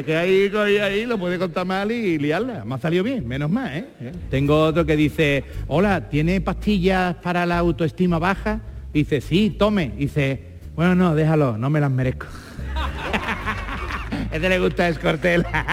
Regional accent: Jerez de la Frontera, Andalusia, Spain; En mi pueblo, en mi ciudad

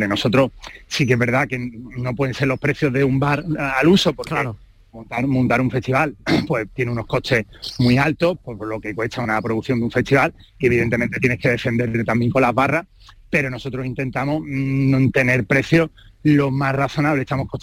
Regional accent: Málaga, Andalusia, Spain; nosotros al final, como malagueños

